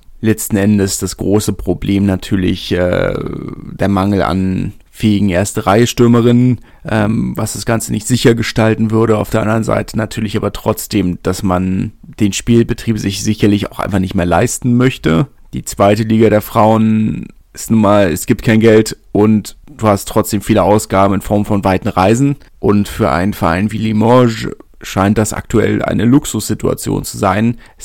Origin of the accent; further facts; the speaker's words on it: Berlin, Germany; ich komme aus Lichterfelde, meine Urgroßeltern kommen schon aus Lichterfelde. Die haben schon 100 Jahre da gewohnt, bevor Lichterfelde überhaupt zu Berlin gehört hat.